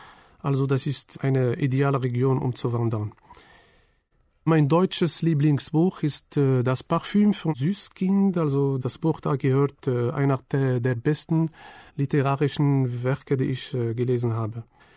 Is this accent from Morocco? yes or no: yes; Agadir, Souss-Massa, Morocco; German is a second language; Ich komme aus Marokko. Ich komme aus der Stadt Agadir. Das ist eine Stadt in Südmarokko. Sie liegt direkt am Meer. Ich bin geboren im Jahr 1968.